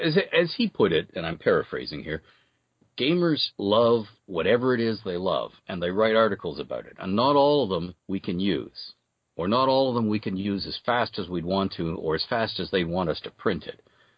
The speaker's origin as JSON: {"language": "English", "country": "Canada", "said": "So in my home country, Canada, where American dollars were worth about 40% more than Canadian."}